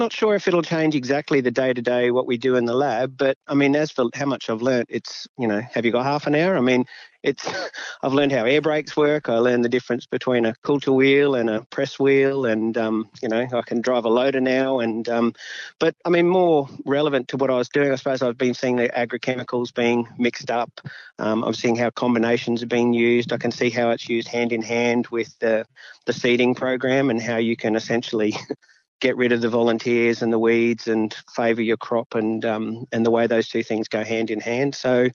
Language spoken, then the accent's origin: English; Pittsworth, Queensland, Australia; also born or lived in Toowoomba; I did actually grow up in country, Queensland. So I grew up in Pittsworth, but we were townies. And then I moved to Toowoomba for high school.